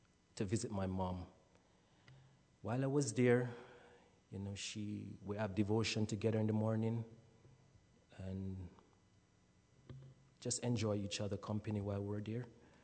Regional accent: Kingston, Jamaica; born there; I was born in Kingston, Jamaica. Elders of 9 children, and that's 8 boy and 1 girl

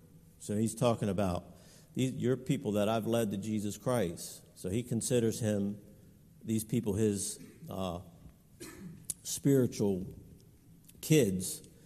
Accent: Clinton, Maryland, United States; also born or lived in Upper Marlboro / Camp Springs; I grew up in Clinton, Upper Marlboro area, Camp Springs

